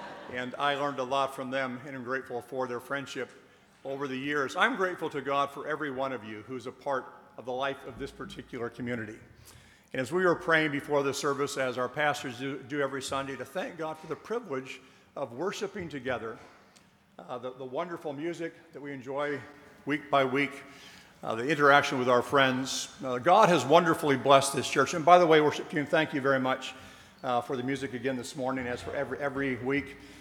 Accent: Midwest, United States; But I grew up in the Midwest. My father was a pastor of a Brethren church where the life of the community was of paramount importance.

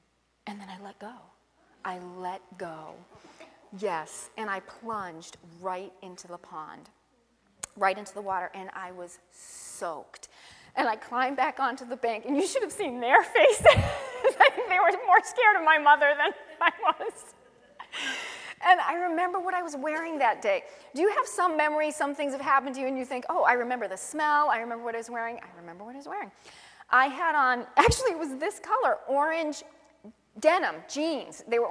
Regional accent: Billerica, Massachusetts, United States; When I was a little girl, we grew up in Billerica, Massachusetts. And we lived on a dead-end street.

